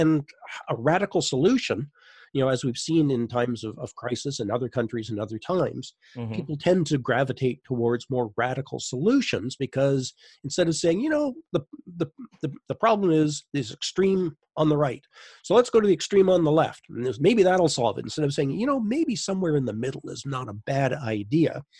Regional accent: Canada; it's all just sort of mother's milk to Canadians in our kind of, you know, we're not a socialist country by any

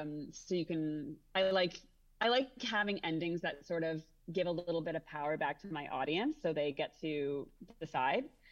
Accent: Toronto, Ontario, Canada; so I'm from Toronto, Canada.

